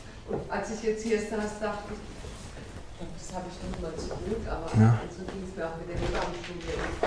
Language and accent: German; Freiburg, Baden-Württemberg, Germany; ich komme aus Freiburg